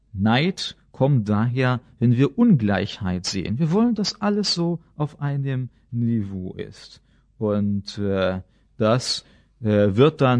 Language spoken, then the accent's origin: German; Basel, Basel-Stadt, Switzerland; dass beispielsweise in Basel, da wo ich herkomme